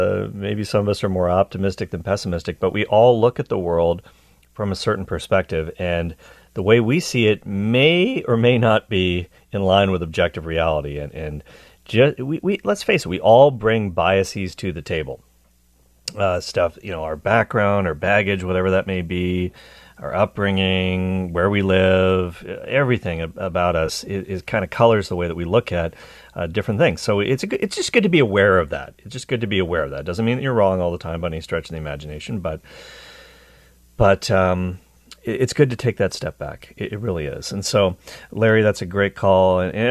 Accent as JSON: {"language": "English", "country": "Ireland", "said": "I'm Irish"}